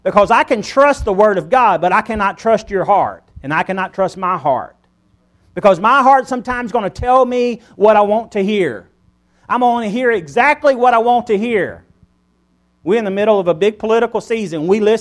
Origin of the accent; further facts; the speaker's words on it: United States; I mean, I'm an American, and, you know, no telling what all blood that I have in me.